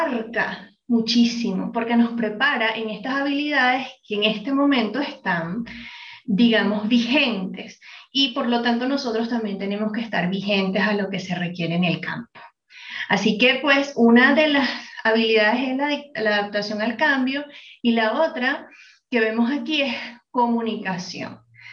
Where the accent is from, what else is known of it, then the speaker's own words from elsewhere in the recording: Venezuela; now in Bogotá, Colombia; yo me encuentro en Colombia, soy venezolana, pero en este momento vivo en Colombia, en Bogotá